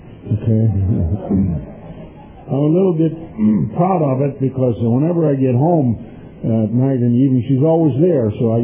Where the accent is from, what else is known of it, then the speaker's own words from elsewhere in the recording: Chicago, Illinois, United States; I grew up in Chicago. My father was a clergyman. He had a mission on Lincoln and Diversey.